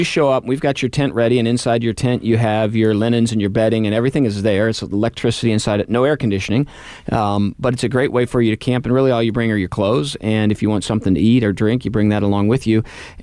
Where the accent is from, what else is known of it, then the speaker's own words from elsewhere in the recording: Indianapolis, Indiana, United States; You know, growing up in Indianapolis